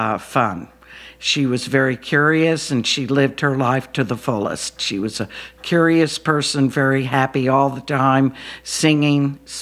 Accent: Muskogee, Oklahoma, United States; born there; I was born in Muskogee, Oklahoma.

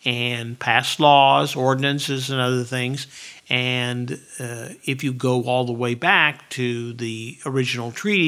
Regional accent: Muskogee, Oklahoma, United States; And of course, I learned all that by growing up in Muskogee and having regular interactions with the Cherokee Nation and the various chiefs and to some degree with the Creeks.

